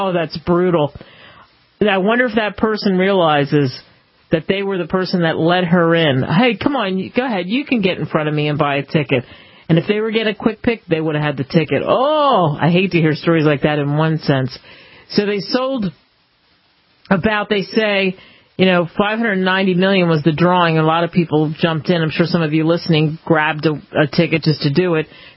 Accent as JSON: {"language": "English", "town": "Philadelphia", "region": "Pennsylvania", "country": "United States", "tie": "born or raised there"}